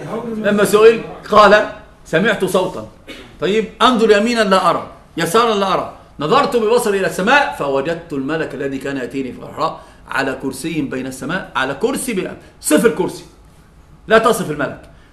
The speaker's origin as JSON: {"language": "Arabic", "country": "Egypt", "said": "عندنا في مصر بقى عندما يكون المسألة فيها مماثلة ماذا يقولون؟"}